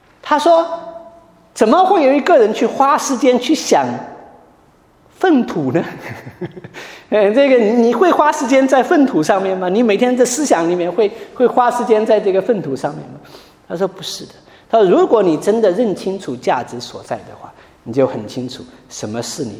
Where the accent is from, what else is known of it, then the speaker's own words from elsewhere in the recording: Wenzhou, Zhejiang, China; 在温州，在我的家乡